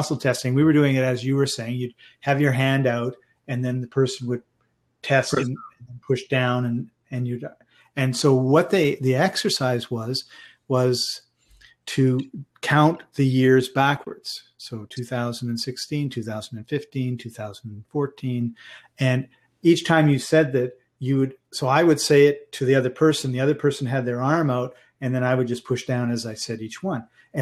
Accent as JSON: {"language": "English", "town": "Vancouver", "region": "British Columbia", "country": "Canada", "said": "And I'm from Vancouver, Canada."}